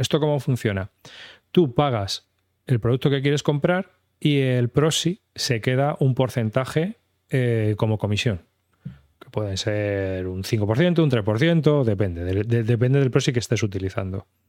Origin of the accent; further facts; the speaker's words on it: Madrid, Community of Madrid, Spain; Bueno, yo soy de Madrid, ya sabes que la J